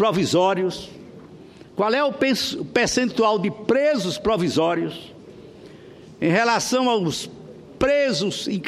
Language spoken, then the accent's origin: Portuguese; Sergipe, Brazil; Sou sergipano e, ciente da crise que estamos passando no estado de Sergipe